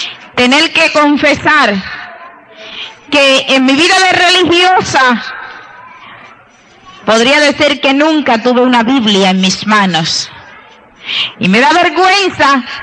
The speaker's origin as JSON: {"language": "Spanish", "town": "San Sebastián", "country": "Puerto Rico", "tie": "born or raised there", "said": "yo soy puertorriqueña, nací en el pueblo de San Sebastián. Mis padres en ese entonces eran espiritistas"}